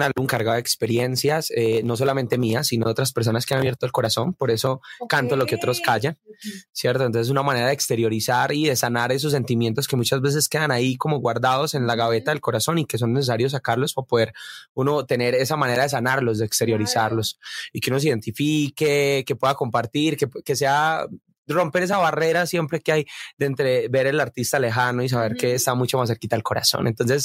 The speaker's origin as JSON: {"language": "Spanish", "town": "Medellín", "region": "Antioquia", "country": "Colombia", "said": "De Medellín."}